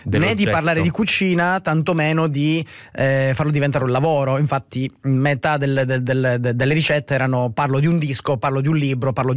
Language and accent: Italian; Sicily, Italy; io ho vissuto a Caltanissetta e Catania prima di venire ad andare a Milano. È ovvio che torno nella regione dove sono nato e cresciuto